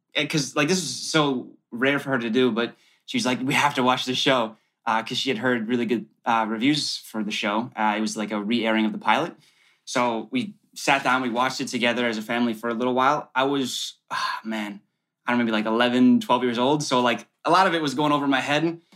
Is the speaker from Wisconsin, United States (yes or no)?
yes; Wisconsin, United States; I'm from Wisconsin. People in Wisconsin, they know how to drink, but I didn't get that genetic.